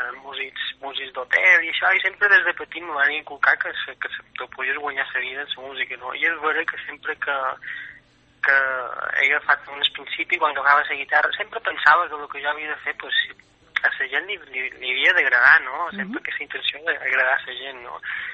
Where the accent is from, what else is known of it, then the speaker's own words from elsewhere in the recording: Balearic Islands, Spain; Això és perquè, bé, segur que els mallorquins en realitat som catalans que van venir fa 800 anys a Mallorca